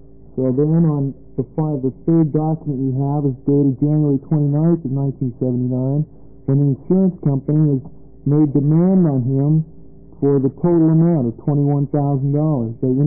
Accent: Portland, Oregon, United States; We represent lots of workers all over the state. I'm from Portland.

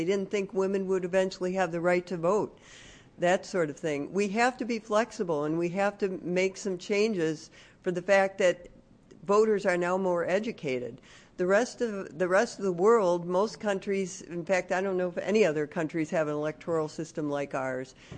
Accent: Salem, Oregon, United States; I'm from Salem.

